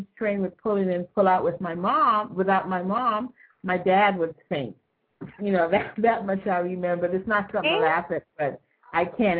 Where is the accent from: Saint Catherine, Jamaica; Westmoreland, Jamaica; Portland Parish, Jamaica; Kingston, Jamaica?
Kingston, Jamaica; I grew up in Kingston, and I remember the early part, as far back as I can remember